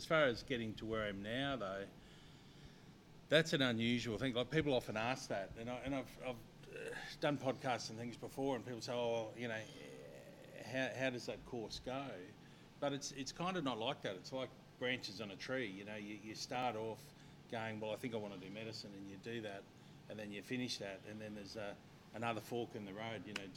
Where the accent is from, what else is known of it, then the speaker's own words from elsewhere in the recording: Brisbane, Queensland, Australia; also born or lived in Rockhampton; I was born in Rockhampton, 52 plus years ago now. Wasn't there long, grew up in Brisbane and went to school in Brisbane and I had all my junior years here